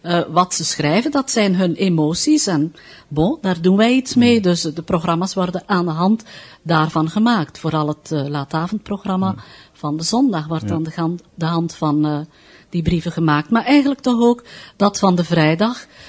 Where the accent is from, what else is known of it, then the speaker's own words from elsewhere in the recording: Kortrijk, Flanders, Belgium; moved away as an adult; now in Antwerp, Belgium; En kwam een plaats vrij in Kortrijk, waar ik vandaan kom.